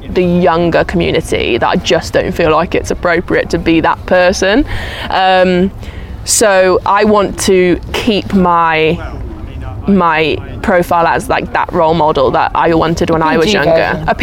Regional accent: Wales, United Kingdom; We would say, oh yeah, we come from Wales, which is in Great Britain.

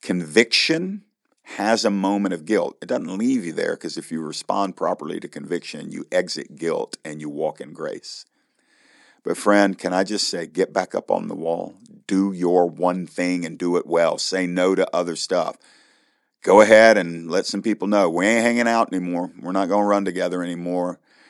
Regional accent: Georgia, United States; you can watch every Tuesday night on WATC Channel 57 here in my home state of Georgia.

